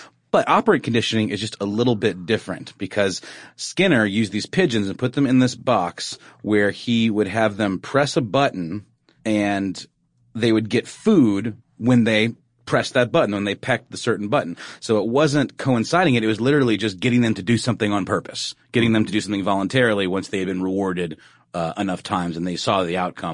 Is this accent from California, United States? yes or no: no; Augusta, Georgia, United States; I used to do stories about a facility in my hometown of Augusta, Georgia, called the Savannah River Site